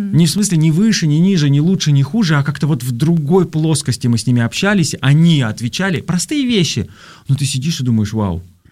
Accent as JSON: {"language": "Russian", "town": "Novokuznetsk", "region": "Kemerovo Oblast", "country": "Russia", "said": "Юля родом из Новосибирска, и я рядышком из Новокузнецка."}